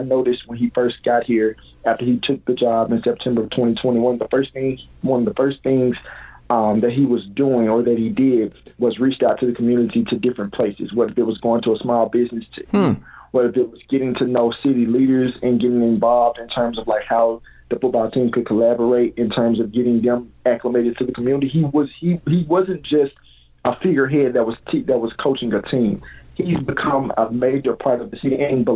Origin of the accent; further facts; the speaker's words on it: Jackson, Mississippi, United States; I'm born and raised in Jackson, Mississippi.